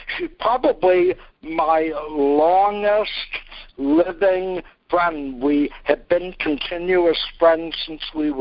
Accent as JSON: {"language": "English", "region": "New York", "country": "United States", "tie": "born or raised there", "said": "Yeah, I grew up in Queens, which is one of the outer boroughs of New York."}